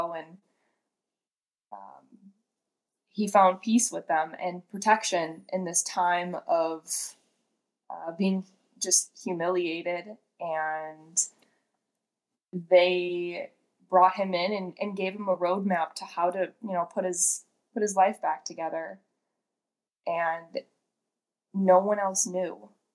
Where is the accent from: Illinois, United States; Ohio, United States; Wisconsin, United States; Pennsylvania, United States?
Illinois, United States; I'm from Illinois, and he was at St. John Cantius, which is deemed one of the most beautiful churches in the country.